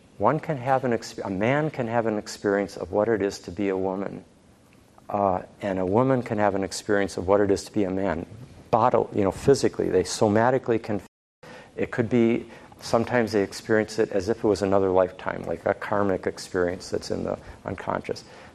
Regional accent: San Francisco, California, United States; and I come from San Francisco.

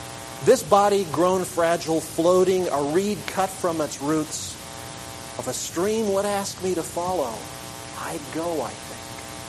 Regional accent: Midwest, United States; I grew up in the Bible Belt in the Midwest.

